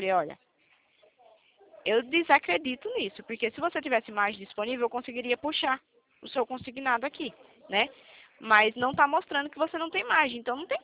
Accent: São Paulo, Brazil; Não, eu sou de São Paulo.

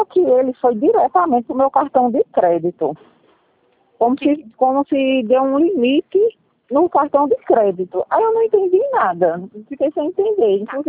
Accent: Salgueiro, Pernambuco, Brazil; De Salgueiro.

